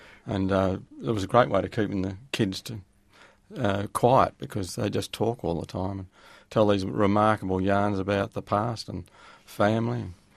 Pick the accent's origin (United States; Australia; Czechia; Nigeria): Australia; King Island, Tasmania; I grew up on King Island when I was a kid, and it was a very remote island, a terrible place for a woman.